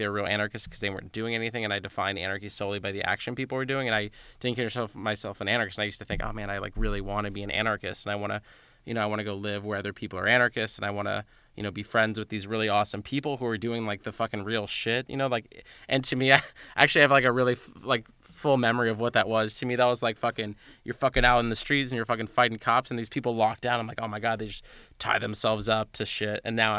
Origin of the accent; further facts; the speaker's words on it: California, United States; the hardcore scene where I grew up in Orange County was kind of a deal